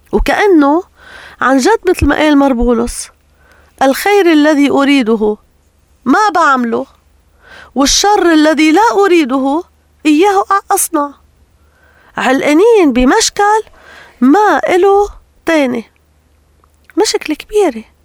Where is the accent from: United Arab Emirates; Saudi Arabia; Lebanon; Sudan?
Lebanon; أنا منهار عصبيا، يعني أنا لبناني